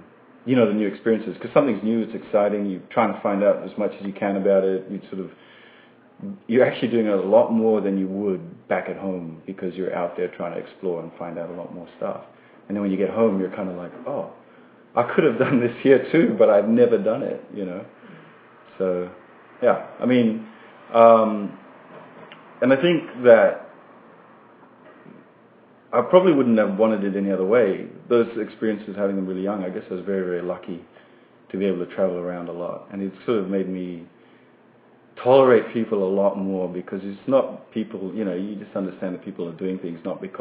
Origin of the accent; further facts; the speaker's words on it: Fiji; Yeah, and even from when I was small and growing up in Fiji, we moved around, not long distances, but sort of weird distances inside Fiji.